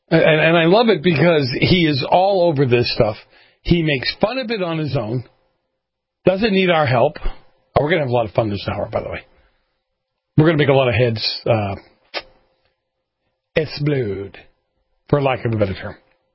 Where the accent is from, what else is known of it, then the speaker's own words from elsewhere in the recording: Boston, Massachusetts, United States; Because, you know, I grew up in Boston. You guys all know that.